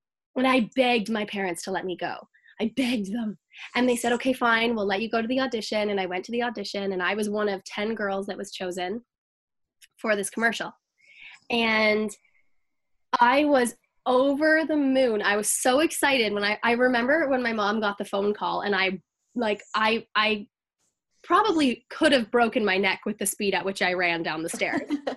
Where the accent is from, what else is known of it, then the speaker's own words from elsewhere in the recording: Toronto, Ontario, Canada; I'm from Toronto, Ontario, Canada. And I kind of grew up in the entertainment industry, actually.